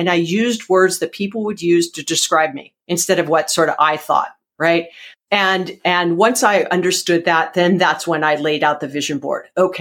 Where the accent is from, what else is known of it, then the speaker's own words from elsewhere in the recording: Hawaii, United States; I was a paddler, I'm from Hawaii, so I was a canoe paddler.